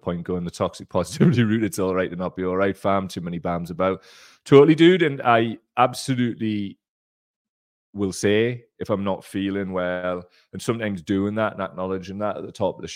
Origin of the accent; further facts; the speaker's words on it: Gateshead, North East England, United Kingdom; He said frickin', but I'm from Gateshead.